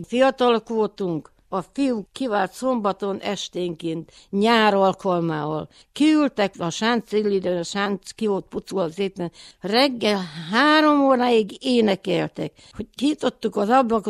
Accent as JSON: {"language": "Hungarian", "town": "Magyardécse", "region": "Bistrița-Năsăud", "country": "Romania", "tie": "born or raised there", "said": "Addig magyar dédsébe laktunk, onnan költözött ide a család."}